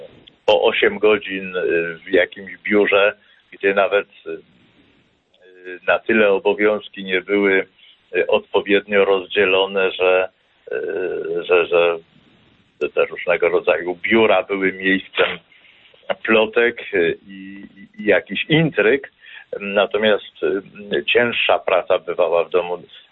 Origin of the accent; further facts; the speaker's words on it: Kraków, Lesser Poland, Poland; Ja jako krakowianin z tej starej części Krakowa przyznam